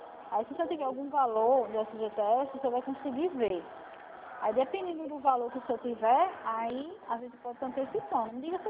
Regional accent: Recife, Pernambuco, Brazil; Eu sou daqui do Recife.

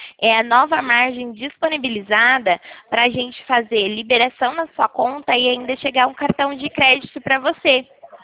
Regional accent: Nova Odessa, São Paulo, Brazil; Não, eu sou daqui do interior de São Paulo, da cidade de Nova Odessa.

